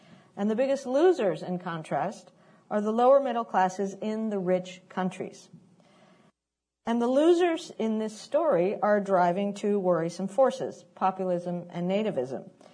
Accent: Peru; now in United States; I'm from Peru and always, you know, grew up thinking the U.S. was a land of opportunity, as many first-generation immigrants do.

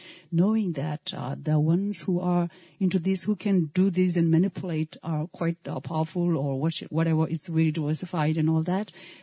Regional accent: India; now in United States; I'm a Tibetan from India, latest immigrant addition to United States.

